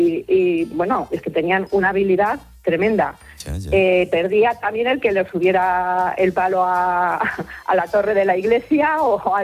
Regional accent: Cantabria, Spain; yo soy de Cantabria, de un pueblo que es el Valle Pequeñuco, de Valle de Rusga, y tengo 65 años.

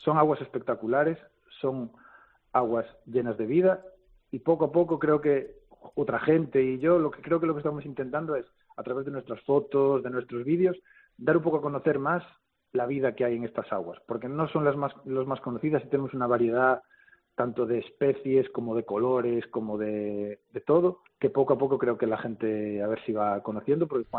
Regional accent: Louro, Galicia, Spain; Como creo que para mucha gente de Louro, de mi pueblo, casi somos los de Louro, como somos muy de nuestro pueblo.

